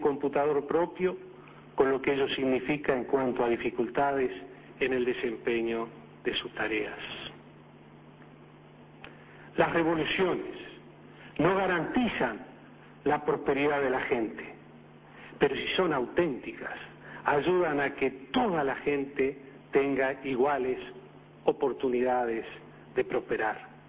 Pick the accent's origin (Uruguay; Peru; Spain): Uruguay; a los uruguayos nos gusta ser realmente de bajo perfil